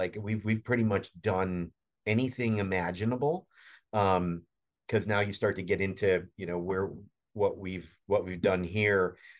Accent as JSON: {"language": "English", "town": "Chicago", "region": "Illinois", "country": "United States", "said": "being here as long as I have and being a Chicagoan as well, obviously it holds a special place in my heart anyway"}